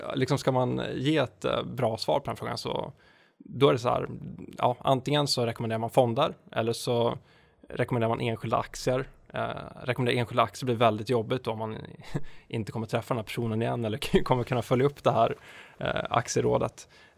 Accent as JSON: {"language": "Swedish", "town": "Linköping", "region": "Östergötland", "country": "Sweden", "tie": "born or raised there", "said": "Jo, men jag är född och uppvuxen i Linköping"}